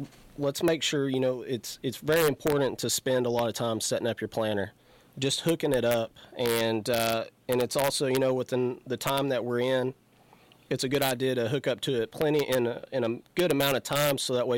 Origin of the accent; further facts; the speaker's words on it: Elk City, United States; I was born and raised here in Elk City. I'm a fifth generation cotton farmer.